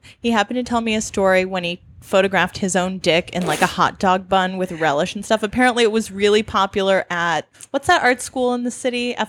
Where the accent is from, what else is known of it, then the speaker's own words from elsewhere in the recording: Wisconsin, United States; I'm from Wisconsin.